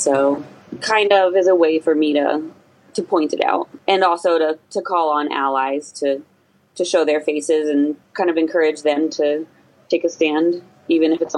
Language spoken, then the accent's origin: English; Winston-Salem, North Carolina, United States; I'm from North Carolina, a small city called, well, a small town called Winston-Salem that you've probably never heard of, but...